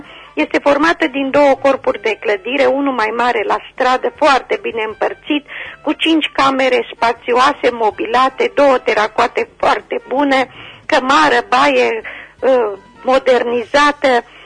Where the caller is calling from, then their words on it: Gătaia, Timiș County, Romania; din Gătaia